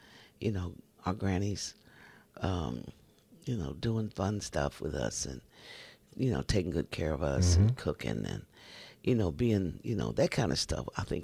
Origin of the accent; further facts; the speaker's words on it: Kansas, United States; We grew up as kids in Kansas.